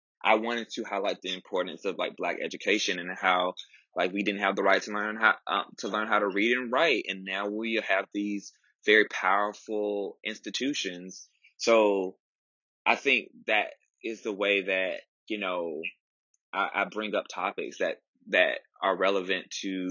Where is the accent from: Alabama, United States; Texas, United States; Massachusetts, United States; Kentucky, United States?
Alabama, United States; Tuskegee; So I grew up in Tuskegee, Alabama, a very historic place.